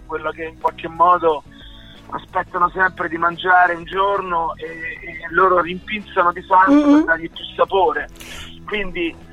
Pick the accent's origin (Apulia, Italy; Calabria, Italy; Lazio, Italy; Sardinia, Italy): Lazio, Italy; Civitavecchia; facciamo un romano, che poi sono di Civitavecchia, però vabbè, mi ritengo...